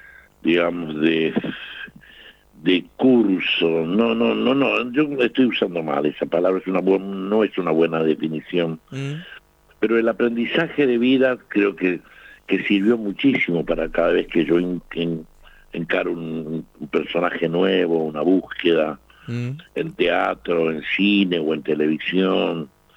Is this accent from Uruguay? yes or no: no; Guachipas, Salta, Argentina; also born or lived in Buenos Aires, Argentina; Yo viví nací ahí en Guachipa, después viví un tiempo en La Caldera, después me trajeron a Buenos Aires, de Buenos Aires me volví a Salta a los 14 años más o menos, y viví mucho Salta